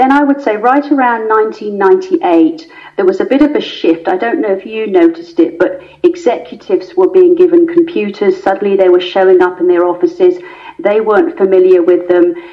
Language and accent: English; South East England, United Kingdom; accent: English; No, I didn't pick up that accent, no. Very English. I grew up in Surrey in England, and that accent has stayed with me.